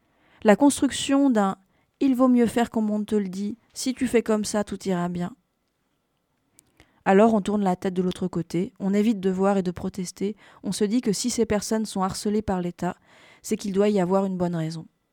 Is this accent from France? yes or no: yes; Réunion, France; also born or lived in Algeria; D'une part, ma vie, mon enfance, mon adolescence à La Réunion, qui sont fondamentales, et d'autre part mes années en Algérie.